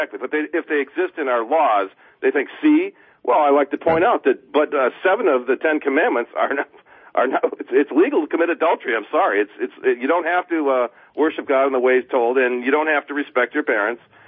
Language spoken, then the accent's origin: English; Michigan, United States; I'm from Michigan. I can't live there, Tom.